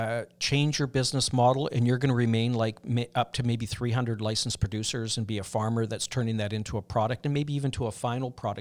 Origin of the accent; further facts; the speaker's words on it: Saskatchewan, Canada; I'm a flatlander. I grew up in Saskatchewan, but I was really drawn to the West Coast